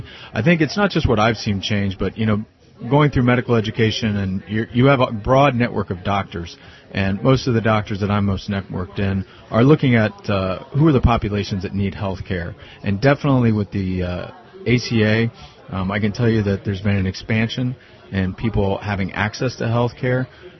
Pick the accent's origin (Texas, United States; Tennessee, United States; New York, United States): Tennessee, United States; also born or lived in Appalachia; I grew up in East Tennessee. I went to my state medical school, which actually has an outstanding national curriculum on rural primary health care.